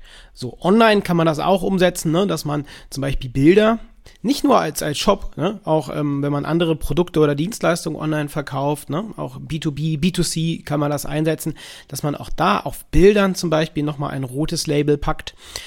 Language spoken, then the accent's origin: German; Cologne, North Rhine-Westphalia, Germany; in meiner Heimatstadt Köln